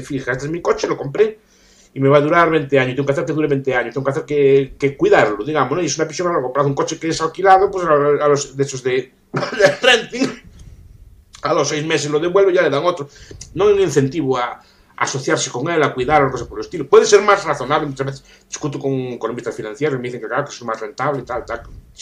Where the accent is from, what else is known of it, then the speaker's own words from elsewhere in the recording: Vigo, Galicia, Spain; Yo ahora estoy hablando desde Vigo. Yo de Vigo aquí son mis antepasados, mi familia de por aquí.